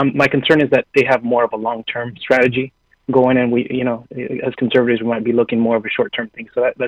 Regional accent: California, United States; Yeah, so I'm from California

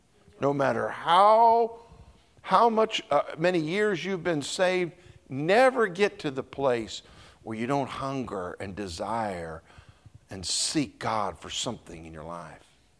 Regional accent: Steamboat Springs, Colorado, United States; I remember growing up in Colorado, Steamboat Springs, Colorado. That's my home.

